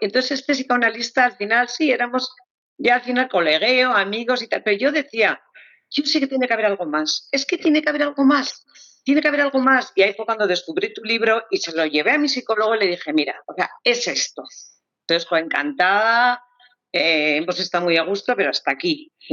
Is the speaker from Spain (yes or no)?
yes; San Sebastián, Basque Country, Spain; De Donosti.